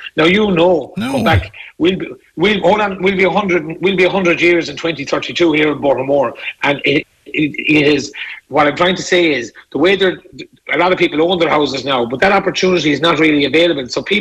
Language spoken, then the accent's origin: English; Galway, Connacht, Ireland; I come from Bohemore, as you know, and all the best of people came from Bohemore, from Westside, from Ballinfoyle, from Claddagh.